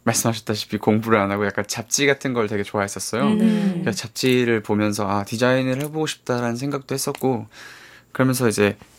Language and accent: Korean; Busan, South Korea; 저는 부산에서 왔고요.